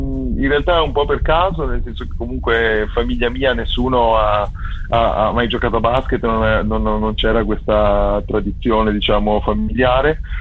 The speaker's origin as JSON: {"language": "Italian", "town": "Padua", "region": "Veneto", "country": "Italy", "said": "io sono di Padova, quindi Mantova e Padova sono due città vicine"}